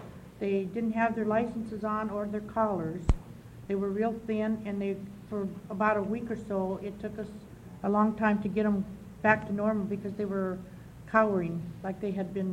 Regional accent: Tangent, Oregon, United States; from Tangent.

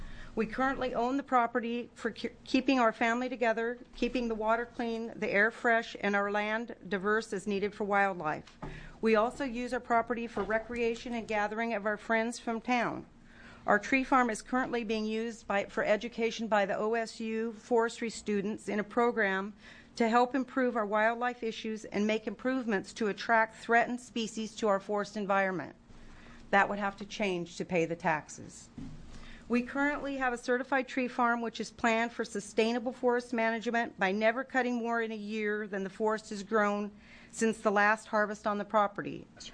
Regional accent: United States; I'm from the South Benton County.

